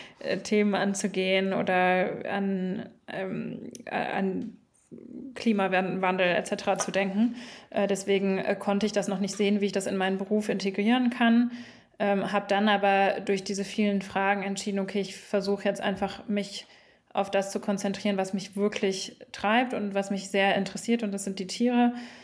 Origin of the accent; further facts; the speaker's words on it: Düsseldorf, North Rhine-Westphalia, Germany; Genau, wir kommen ja beide auch aus Düsseldorf